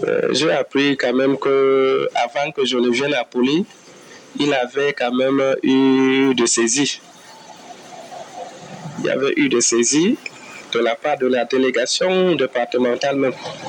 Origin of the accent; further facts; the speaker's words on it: Djefatou, North, Cameroon; born there; Bon, je suis né à Djefatou.